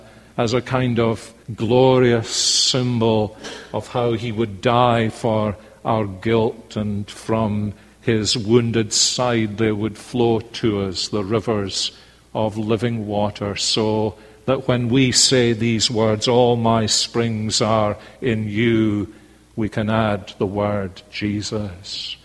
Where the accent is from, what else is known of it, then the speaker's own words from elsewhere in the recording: Scotland, United Kingdom; born there; Like me saying I was born in Scotland.